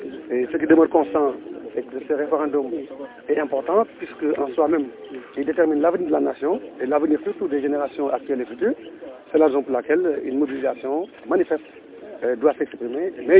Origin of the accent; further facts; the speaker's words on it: Kolioy, Senegal; c'est la raison pour laquelle j'ai voté très tôt à l'école 16 chez moi à Kolioy.